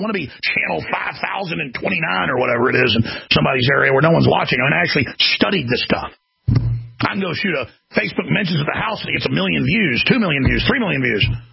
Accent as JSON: {"language": "English", "region": "Texas", "country": "United States", "said": "Everybody thinks because I'm from Texas, I'm dumb."}